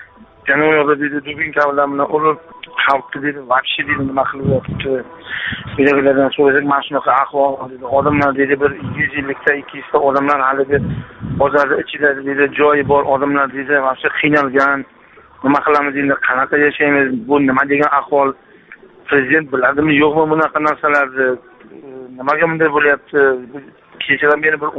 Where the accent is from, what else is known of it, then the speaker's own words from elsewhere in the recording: Chiroqchi, Qashqadaryo Region, Uzbekistan; Asli bizlar mana bu Qashqadaryoni Chiroqchidan, Chiroqchi rayonidan.